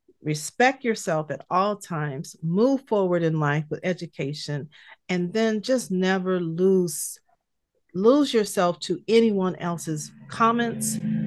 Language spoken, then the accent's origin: English; California, United States; I'm from California, not used to those kind of things, but I love it.